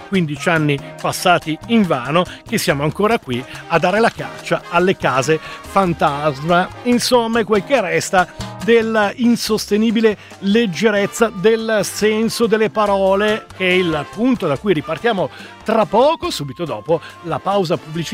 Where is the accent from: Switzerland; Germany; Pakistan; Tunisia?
Pakistan; Italian is a second language; now in Prato, Italy; ho 29 anni, sono pakistano.